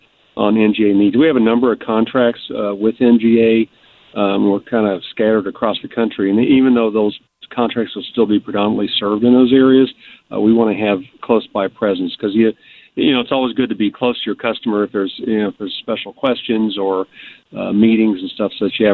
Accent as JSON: {"language": "English", "town": "St. Louis", "region": "Missouri", "country": "United States", "said": "I mean, I am from the St. Louis area"}